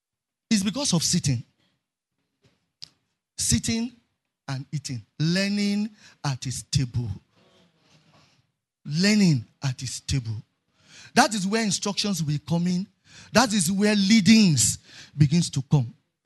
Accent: Ibadan, Oyo, Nigeria; Jotter of when I was growing up in Osos Church, Bodija, Ibadan. I'm talking of 1986, 87, 88.

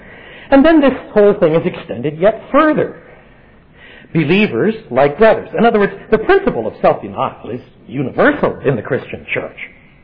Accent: French Canada, Canada; Well, I could cope with that. I was brought up in French Canada.

